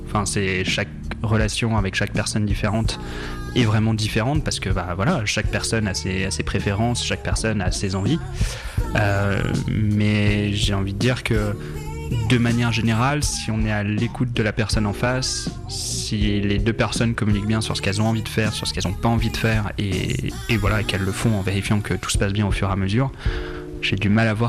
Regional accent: France; À propos de moi, je suis français

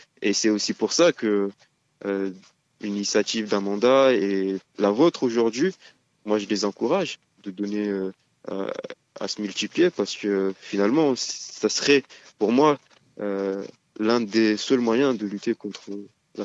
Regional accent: France; Nous sommes français, mais surtout banlieusards.

